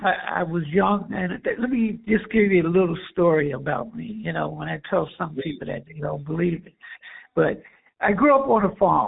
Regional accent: Blackstone, Virginia, United States; born there; had it rough in New York, but I wasn't born in New York. I was born in Blackstone, Virginia. So I came back home

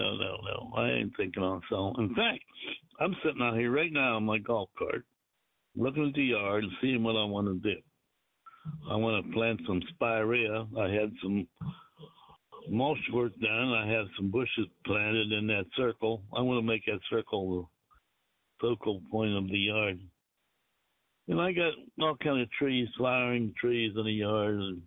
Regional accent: Pittsburgh, Pennsylvania, United States; moved away as an adult; also born or lived in Trenton / Denver; now in Richmond, United States; Well, I grew up in Pittsburgh. I left there in 79, went to Trenton in 79, came to Richmond in 89, went to Denver in 94, came back to Richmond in 97, and I bought this house in 97.

